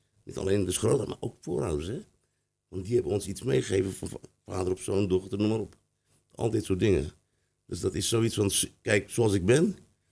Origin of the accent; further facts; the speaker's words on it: Rotterdam, South Holland, Netherlands; En ik werd geplaatst in Groningen. Ja, dat vragen ze allemaal zo. En dan kom ik uit Rotterdam.